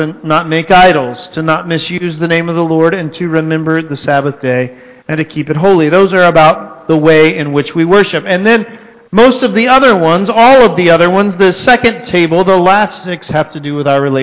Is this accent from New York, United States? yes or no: no; Texas, United States; I'm from Texas, and so that hung around for a lot longer.